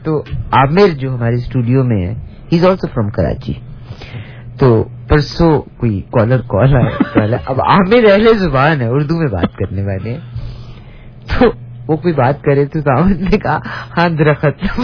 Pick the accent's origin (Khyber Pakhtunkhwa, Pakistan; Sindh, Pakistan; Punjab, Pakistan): Punjab, Pakistan; actually میں پنجاب سے ہوں